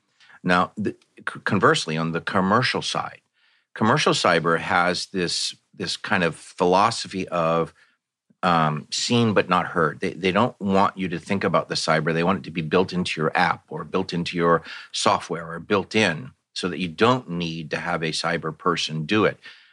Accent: Virginia, United States; also born or lived in California; No, I'm actually from Virginia originally. I've been in California 5 times, 4 with the military, and this time with the university.

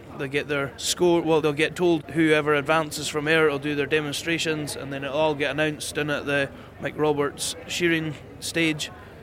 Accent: Thurso, Scotland, United Kingdom; I'm from as far north as you can get on the mainland. I'm from Thurso, so you're pretty much at the edge of the water.

